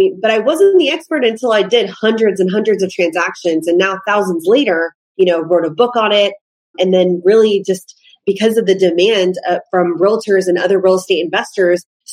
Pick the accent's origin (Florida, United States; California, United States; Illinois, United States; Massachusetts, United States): Florida, United States; now in Texas, United States; I'm originally from Florida. I moved to Texas and I fell into real estate working with these REO lenders